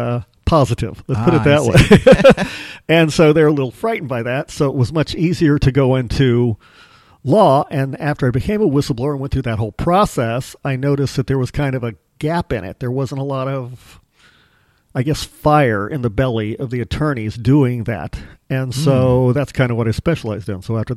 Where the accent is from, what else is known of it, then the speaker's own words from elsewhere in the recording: Illinois, United States; I grew up in Illinois. I mean, all of Illinois. I grew up in Southern Illinois and went to school in Central Illinois and then worked up in Chicago.